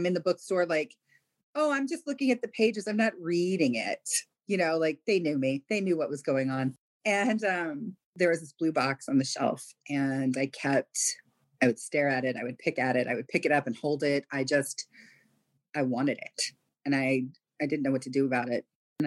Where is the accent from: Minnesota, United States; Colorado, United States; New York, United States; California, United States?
California, United States; I grew up in Southern California. I could go to any kind of church I wanted to.